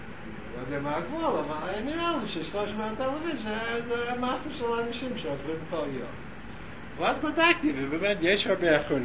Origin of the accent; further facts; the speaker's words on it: New York, United States; now in Israel; אני גם כן, כי אני גדלתי ברובע אחר, בקווינס